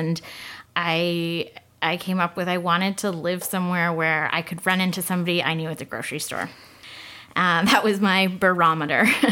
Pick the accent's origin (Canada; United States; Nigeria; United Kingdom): Canada; St. Andrews, New Brunswick; born there; also born or lived in Calgary; now in Salmon Arm, Canada; I was not born and raised in Salmon Arm. I was actually born in southwest New Brunswick in a little town called St. Andrews. If you've ever heard of St. Andrews by the Sea, it's a town of 1,500 people.